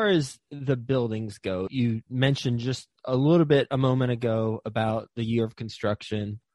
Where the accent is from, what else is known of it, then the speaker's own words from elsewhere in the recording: Texas, United States; now in Cincinnati, United States; And now I live in Ohio and I'm from Texas.